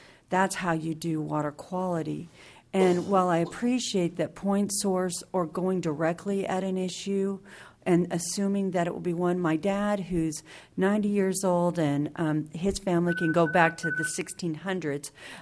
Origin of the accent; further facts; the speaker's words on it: Watsonville, California, United States; I live in Watsonville, the city proper. Thank you for being in my hometown.